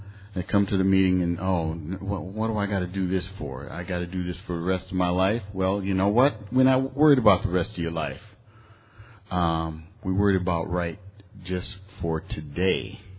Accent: Las Vegas, Nevada, United States; also born or lived in San Diego; And I'm from Las Vegas. And I actually spent a lot of years here because this is where what I claim is home, San Diego.

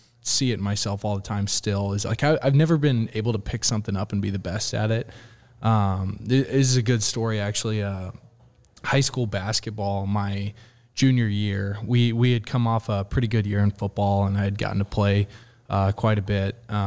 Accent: Omaha, Nebraska, United States; So, I'm from originally Omaha, Nebraska. Grew up around there

